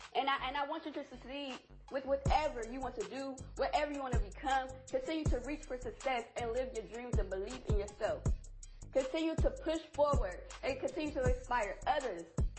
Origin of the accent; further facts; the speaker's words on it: Ohio, United States; Yeah, I'm actually from Ohio, so, you know, it ain't too far from there.